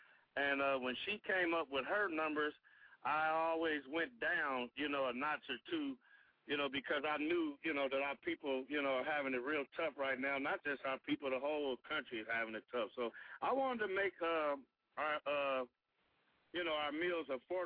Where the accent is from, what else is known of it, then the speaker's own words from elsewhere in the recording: California, United States; Right now, we're looking for a place in the Bay Area, which is my hometown.